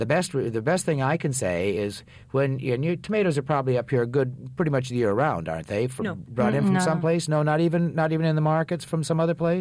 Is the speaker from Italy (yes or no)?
no; South Dakota, United States; because in growing up in South Dakota, there's not much there either. There is today.